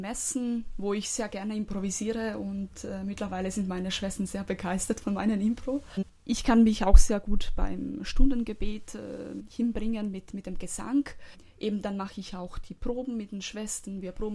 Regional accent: Croatia; German is a second language; moved away as an adult; Ich komme aus Kroatien und habe auch in Kroatien 2 Jahre Kirchenmusik studiert.

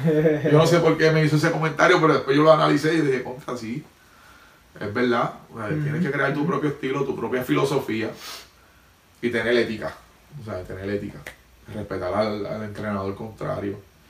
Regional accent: Puerto Rico; Mi armadora es de Estados Unidos y yo soy de Puerto Rico.

